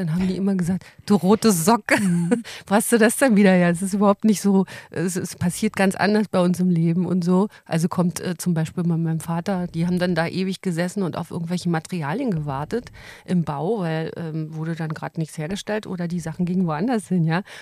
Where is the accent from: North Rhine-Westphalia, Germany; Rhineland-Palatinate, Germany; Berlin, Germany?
Berlin, Germany; Friedrichshagen; ich komme ja aus Friedrichshagen, wie du schon gesagt hast. Und das heißt, dass auch meine Großeltern beiderseits in Friedrichshagen noch lebten. Meine Eltern sind da aufgewachsen